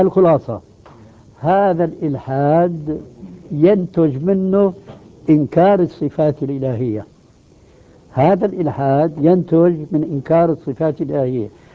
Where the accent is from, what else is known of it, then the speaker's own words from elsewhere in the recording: Syria; وعندنا في الشام أو بالمعنى الأصح في سوريا